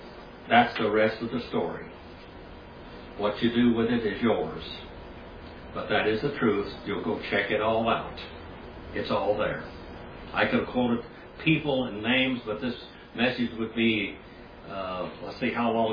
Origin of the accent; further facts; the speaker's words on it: United States; I'm American Indian. See, I'm one of those former slaves, so to speak.